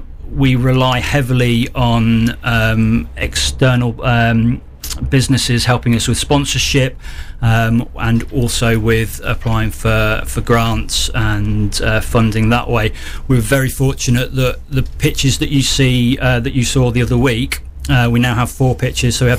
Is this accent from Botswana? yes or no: no; Long Bennington, East Midlands, United Kingdom; I grew up in Bennington and my parents still live there